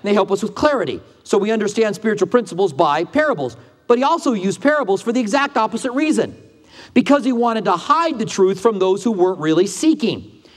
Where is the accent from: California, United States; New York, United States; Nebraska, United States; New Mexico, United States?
New Mexico, United States; Albuquerque; now in Tucson, United States; what are you doing having a lawn in Tucson, Arizona? I don't know. I'm from Albuquerque. I just want a piece of that still, I guess.